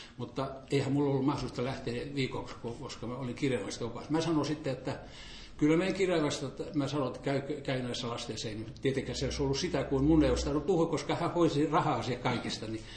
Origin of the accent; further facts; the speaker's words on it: Pori, Satakunta, Finland; mä oon Porista lähtöisin